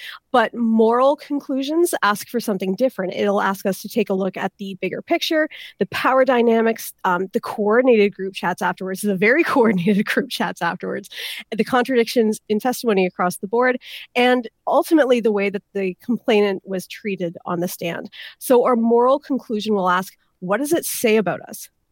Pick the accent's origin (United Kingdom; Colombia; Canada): Canada; because we are Canadian, we do see hockey as our game.